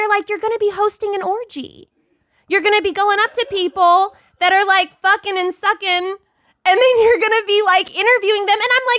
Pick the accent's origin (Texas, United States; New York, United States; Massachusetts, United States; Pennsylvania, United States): Texas, United States; Dallas; moved away as an adult; I'm from Dallas, Texas.